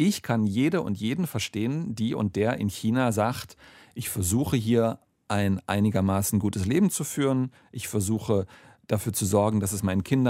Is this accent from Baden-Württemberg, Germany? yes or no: yes; Rastatt, Baden-Württemberg, Germany; Ich bin aufgewachsen, auch in der Region Baden-Baden, Rastatt, wo ich herkomme.